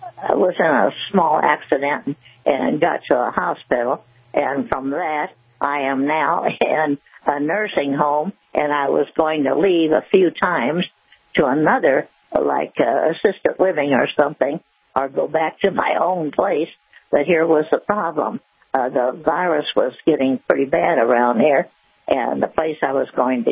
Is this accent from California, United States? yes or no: no; Evansville, Illinois, United States; I'm from Evansville, Illinois, north of Chester.